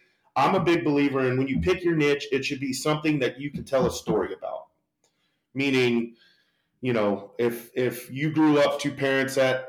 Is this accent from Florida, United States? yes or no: yes; Florida, United States; now in Huntsville, United States; I picked Huntsville because growing up in Florida, the economy is very volatile.